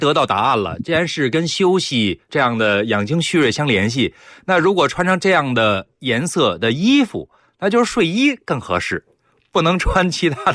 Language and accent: Chinese; China; 作为一个中国人，首先我看到的我也像你想的一样想到巧克力或者说咖啡